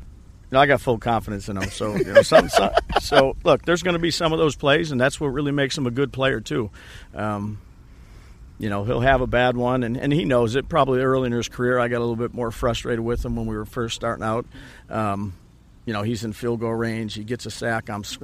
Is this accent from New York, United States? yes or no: yes; Buffalo, New York, United States; it's a bunch of people from Buffalo, my hometown, some towns around there